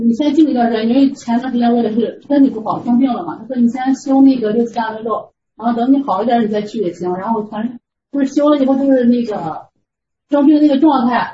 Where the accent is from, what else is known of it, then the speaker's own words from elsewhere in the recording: Baoding, Hebei, China; 我是保定来的